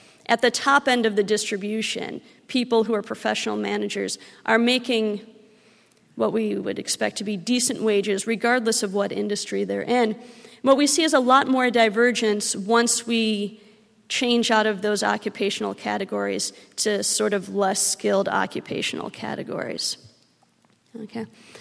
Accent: Midwest, United States; now in Long Beach, United States; And I'm from the Midwest, so generally in the Midwest, people work where they live, right?

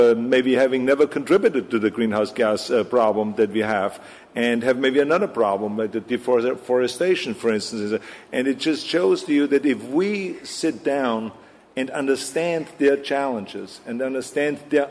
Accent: Austria; English is a second language; I come from overseas, I come from Austria, and I'm an immigrant here.

